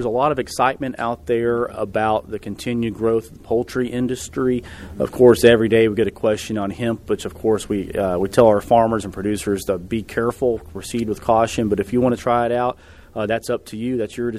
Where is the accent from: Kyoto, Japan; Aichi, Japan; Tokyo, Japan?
Aichi, Japan; Toyota; whether it be with Toyota, where I'm from, my hometown.